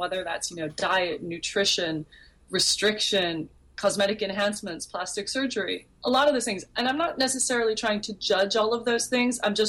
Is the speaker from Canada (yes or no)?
no; Manhattan, New York, United States; in the 80s and 90s, growing up in Manhattan, wanting to model.